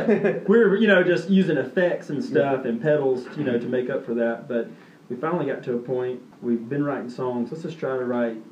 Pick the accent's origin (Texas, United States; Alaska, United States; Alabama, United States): Alabama, United States; Birmingham; now in Nashville, United States; We're from Birmingham, Alabama. We live in Nashville now.